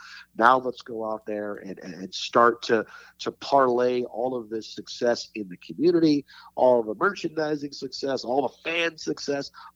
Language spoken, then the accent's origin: English; Detroit, Michigan, United States; so I grew up in Detroit. I grew up in the late 90s. Hockey town